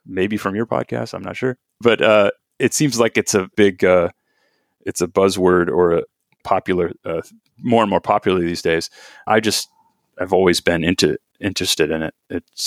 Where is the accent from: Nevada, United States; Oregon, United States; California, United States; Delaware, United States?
California, United States; Sacramento; I was lucky enough to find an open second year slot in family medicine in my hometown of Sacramento.